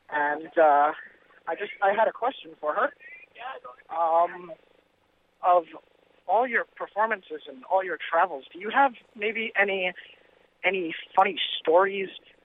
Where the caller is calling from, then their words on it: New York, United States; Yes. I'm calling from New York.